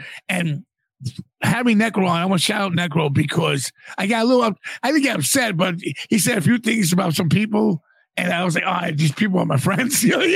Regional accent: Queens, New York, United States; he's from Brooklyn, I'm from Queens.

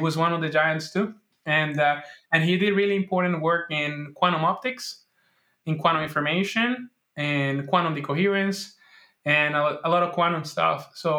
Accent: Puerto Rico; and I'm from Puerto Rico, so we like those things.

